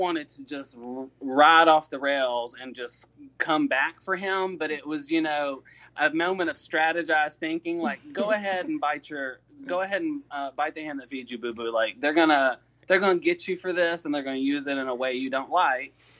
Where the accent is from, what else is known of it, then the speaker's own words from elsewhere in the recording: the South, United States; And raised as a Southern, I'm straight up from the South. We are raised Mr., Miss, thank you, hold the door open.